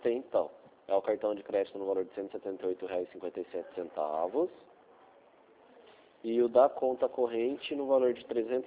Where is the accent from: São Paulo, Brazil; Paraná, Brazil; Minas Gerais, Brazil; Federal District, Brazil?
São Paulo, Brazil; Rio Claro; eu sou de Rio Claro.